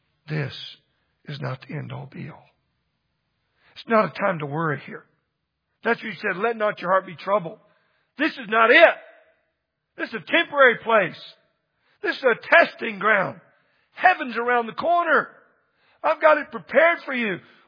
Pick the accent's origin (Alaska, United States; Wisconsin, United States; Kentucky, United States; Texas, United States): Texas, United States; I grew up in Texas and I came here and somebody said, you got to go to Great Falls.